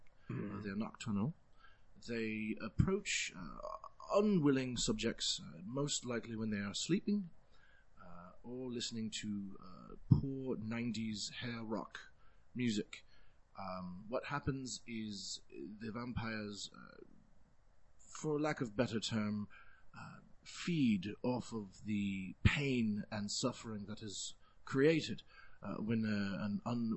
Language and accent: English; Canada; No. I'm from Canada.